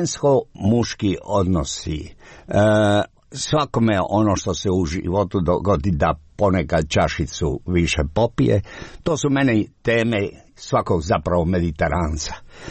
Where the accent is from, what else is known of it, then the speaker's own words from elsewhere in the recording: Dalmatia, Croatia; Ja sam rekao da sam iz Jugoslavije, iz Dalmacije.